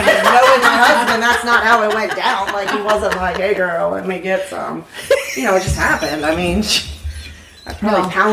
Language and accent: English; Florida, United States; I grew up in Florida. That's a Yankee state.